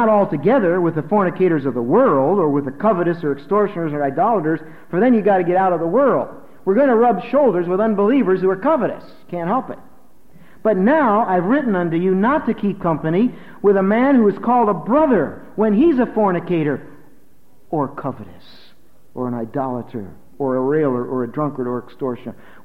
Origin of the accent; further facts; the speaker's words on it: Philadelphia, Pennsylvania, United States; born there; Not far from where I was born. I was born in Philadelphia, but not far from there, in Lancaster County.